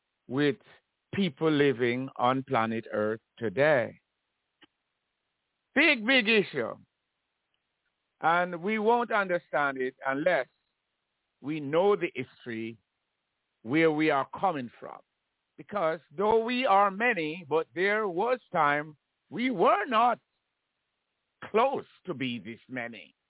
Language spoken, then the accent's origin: English; Jamaica; Think of how confused of, let's say, I'm Jamaican.